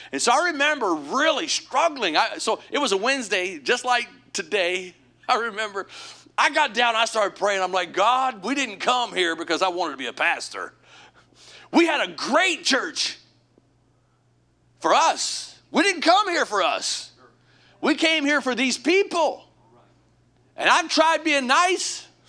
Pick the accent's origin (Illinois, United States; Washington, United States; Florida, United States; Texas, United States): Illinois, United States; also born or lived in Missouri; So anyway, I was born in the Boot Hill of Missouri, spent most of my life in Illinois, but not in the cities.